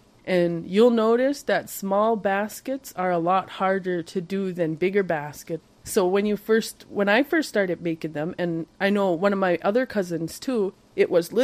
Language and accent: English; Indian Island, Maine, United States; I'm from Indian Island, and I'm 30 years old.